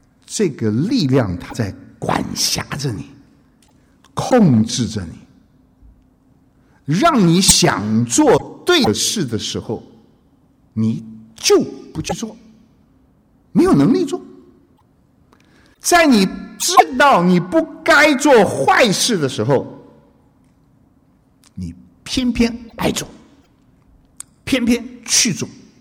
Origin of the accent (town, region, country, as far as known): China